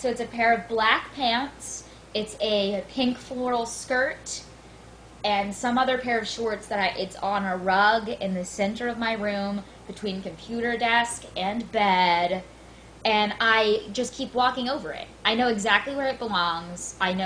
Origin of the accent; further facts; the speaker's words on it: Enid, Oklahoma, United States; So, I'm from Enid, Oklahoma, of course. Everyone knows Enid.